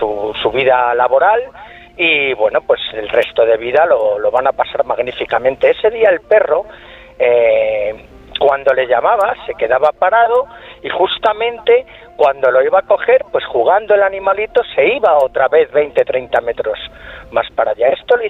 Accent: Navalagamella, Community of Madrid, Spain; mi pueblo fue uno de los que las carreteras estuvieron cortadas, la M521 de Navalagamella.

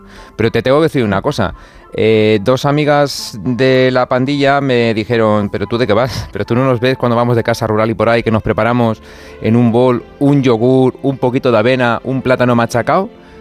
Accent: Toledo, Castilla-La Mancha, Spain; Pues yo, como soy de Toledo, lo de los tostones se come mucho.

